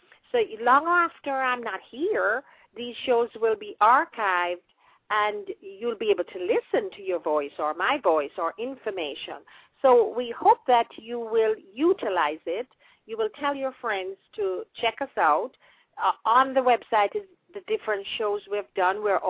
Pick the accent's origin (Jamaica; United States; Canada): Jamaica; the whole purpose of Backyard Labrish is reminisce about growing up in Jamaica in the 30s, 40s, 50s, whatever, to leave a footprint for our grandchildren